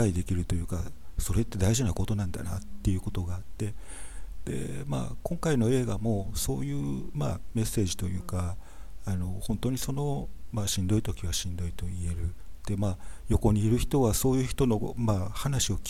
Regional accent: Osaka, Japan; 私自身は大阪出身で被災者ではないので、

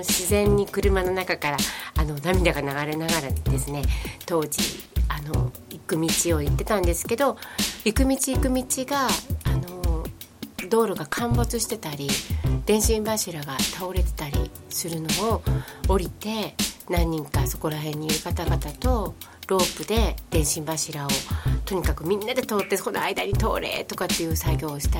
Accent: Miyagi, Japan; also born or lived in Kobe; 私のふるさとである宮城県はもう海の中なんではないかと思って

